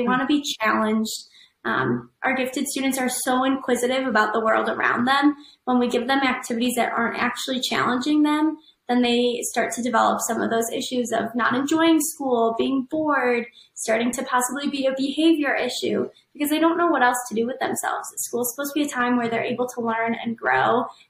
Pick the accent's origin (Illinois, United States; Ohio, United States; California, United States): Illinois, United States; I myself, as a child, was a gifted child. I grew up in Illinois, and at the time, there wasn't anything specific for gifted children.